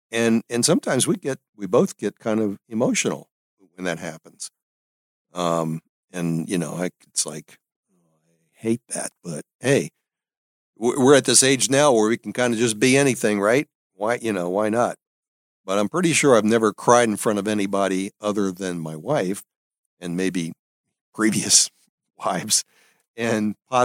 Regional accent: New Orleans, Louisiana, United States; that's like a throwback to my youth growing up in New Orleans

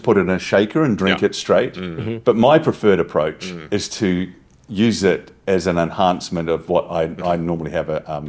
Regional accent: New Zealand; As a New Zealander

